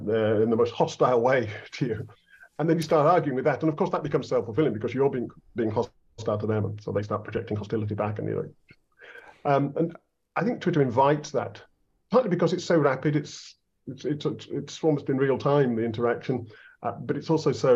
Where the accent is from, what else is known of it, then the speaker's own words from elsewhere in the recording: United Kingdom; now in Greece; I shouldn't be here just as a British person who, thanks to the EU, was able to live here without really making much of an effort to become Greek.